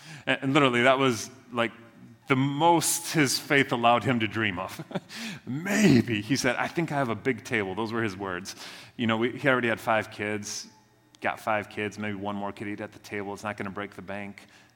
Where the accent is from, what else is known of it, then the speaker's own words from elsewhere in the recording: Mexico; moved away as an adult; also born or lived in Charlotte, United States; I was born in Mexico. I grew up there most of my life. When I was 18, I left Mexico, moved to Carolina, lived in Charlotte for a while, went to school there, and eventually moved back to Mexico.